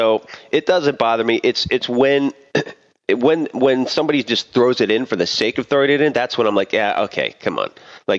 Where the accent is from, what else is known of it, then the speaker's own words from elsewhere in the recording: Northeast, United States; I'm from the Northeast and you know, everything is an adjective.